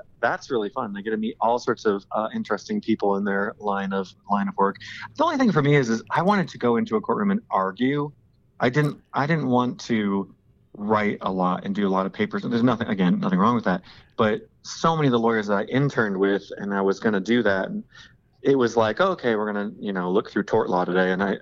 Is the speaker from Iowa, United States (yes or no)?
yes; Iowa, United States; the pork producers in Iowa, because I grew up in Iowa, and all these different people.